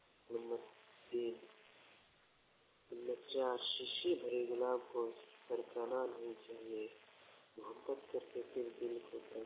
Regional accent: Biratar, Jharkhand, India; बोकारो जिला के रहने वाला हूँ। चंदन क्यारी थाना बिरातार के रहने वाला ग्राम बिरातार है

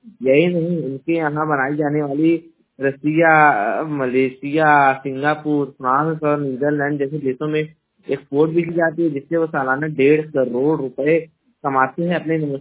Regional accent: Jaunpur, Uttar Pradesh, India; और मैं उत्तर प्रदेश के जौनपुर जिले का निवासी हूं

